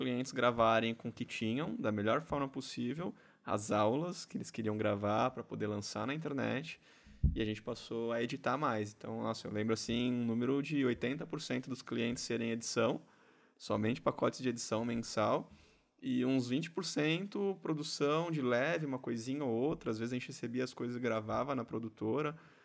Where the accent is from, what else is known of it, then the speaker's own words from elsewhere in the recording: Santos, São Paulo, Brazil; sou santista da cidade de Santos.